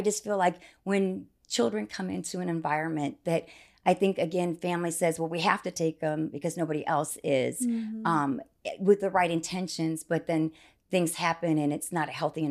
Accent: Lincoln, Nebraska, United States; born there; Yes, well, I was born in Lincoln, Nebraska. People always kind of laugh because I don't really talk about that, but that's where I was born.

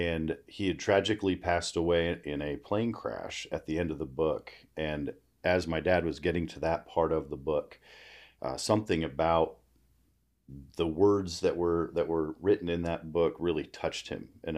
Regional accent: Canada; born there; Yeah, I was born in Canada, born into a family of atheists

